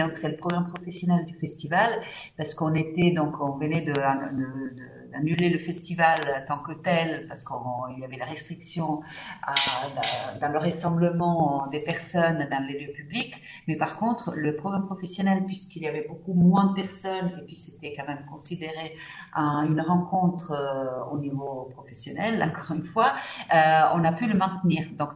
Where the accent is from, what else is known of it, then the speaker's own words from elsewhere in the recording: Italy; French is a second language; moved away as an adult; now in Switzerland; Alors, oui, donc moi je suis italienne, je suis arrivée en Suisse en 2001